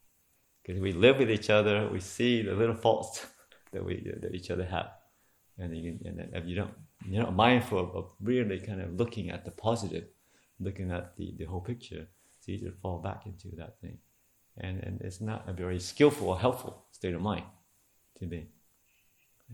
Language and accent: English; Perth, Western Australia, Australia; something that I anticipated and accepted when I came from Perth.